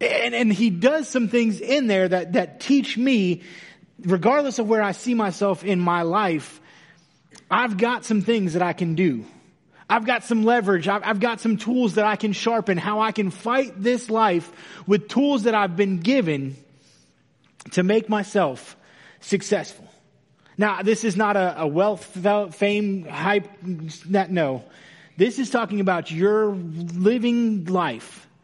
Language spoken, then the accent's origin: English; Mooringsport, Louisiana, United States; I grew up in Mooringsport. Most people don't even know where Mooringsport is.